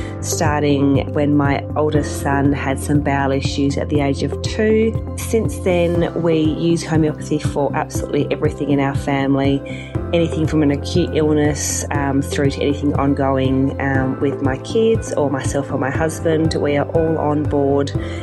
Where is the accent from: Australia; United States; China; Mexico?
Australia; Perth, Western Australia; I'm from Perth, WA.